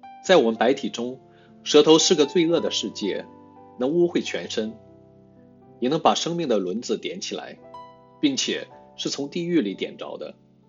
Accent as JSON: {"language": "Chinese", "country": "China", "tie": "born or raised there", "said": "我从小在长江边上长大"}